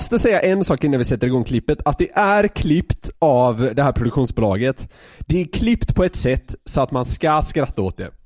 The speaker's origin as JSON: {"language": "Swedish", "region": "Södermanland", "country": "Sweden", "said": "Ibland låter det som att vi är lite skånsk. Ja, det är för att jag är sörmlänning."}